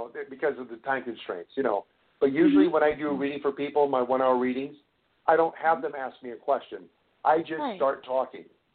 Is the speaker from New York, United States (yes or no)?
no; Iowa, United States; I grew up in Iowa. You know, I'm a farm boy.